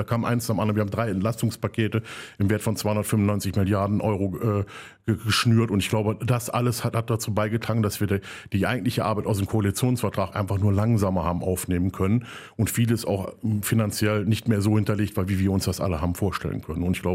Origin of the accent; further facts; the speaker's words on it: Solingen, North Rhine-Westphalia, Germany; Ich bin halt im Bergischen Land groß geworden. Ich bin hier geboren. Ich bin auch, bin in Solingen geboren.